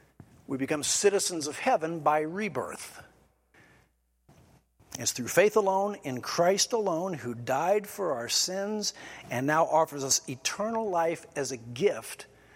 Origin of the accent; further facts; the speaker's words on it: Dallas, Texas, United States; born there; I was born to American parents in Dallas, Texas. I am thus an American.